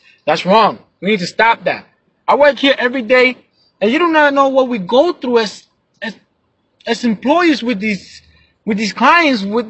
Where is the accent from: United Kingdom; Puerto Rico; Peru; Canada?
Puerto Rico; also born or lived in Long Island, United States / Florida, United States; I was born in New York, Long Island, raised out here in Puerto Rico, half of my life probably in Florida. Now I'm back